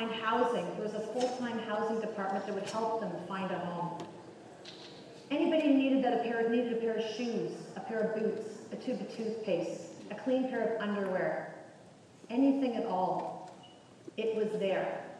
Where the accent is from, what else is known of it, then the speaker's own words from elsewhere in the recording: Canada; I'm from Canada.